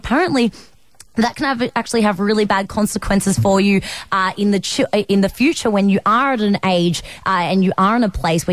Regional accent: Queensland, Australia; I'm from Queensland

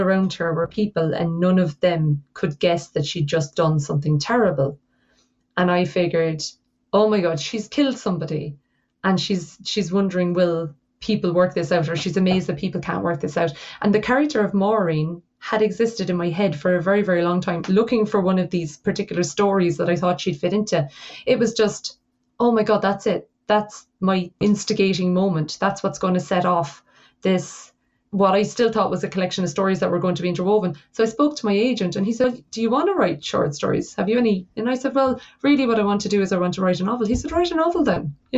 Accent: Ireland; This is because I'm from Ireland.

